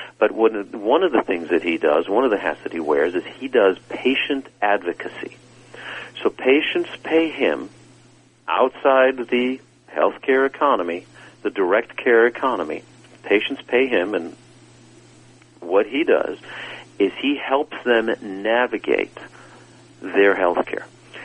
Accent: Cleveland, Ohio, United States; now in Texas, United States; where I grew up in Cleveland, it was called Pop, or where I'm in Texas now, it's called Coke.

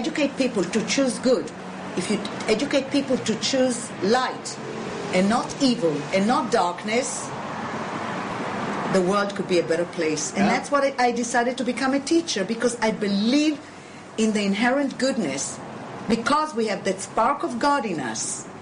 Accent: Israel; I'm not afraid to tell anybody I'm from Israel

